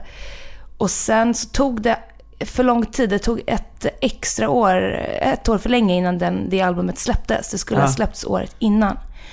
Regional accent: Stockholm, Stockholm County, Sweden; born or raised there; also born or lived in Jokkmokk

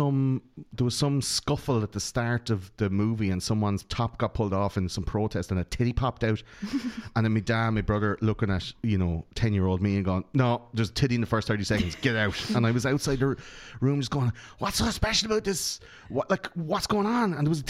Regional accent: Ireland; we grew up in a place where we knew some shit's going down

